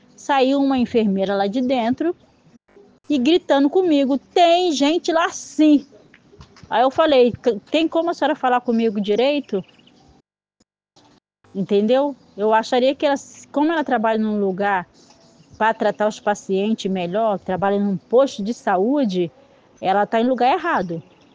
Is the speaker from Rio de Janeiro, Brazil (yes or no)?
yes; Belford Roxo, Rio de Janeiro, Brazil; Boa tarde, sou daqui de Belfor Roxo, né?